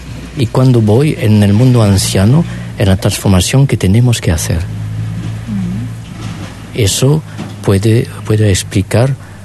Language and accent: Spanish; Occitania, France; Spanish is a second language; now in Auroville, India; Vengo de la Francia del Sur, de Occitania, de Nice, Montpellier, Toulouse. Hace años, primero en 93